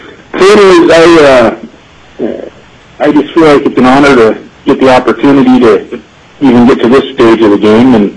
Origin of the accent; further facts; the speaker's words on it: Yakutat, Alaska, United States; also born or lived in Fairbanks; I'm from Yakutat, originally from Fairbanks, and we moved down to Yakutat when I was a teenager, and I've grown up here in the hunting and fishing business in Yakutat